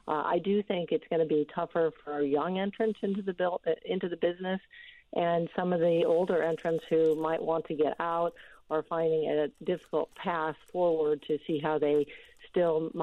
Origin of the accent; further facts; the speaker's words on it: Iowa, United States; Things look a lot different for the fruit and vegetable folks than perhaps they do in my home state of Iowa.